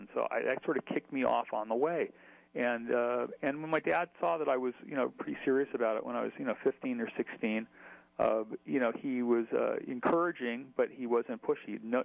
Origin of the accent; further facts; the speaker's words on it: Hollywood, California, United States; Well, there are a lot of stories, you know, of me growing up in Hollywood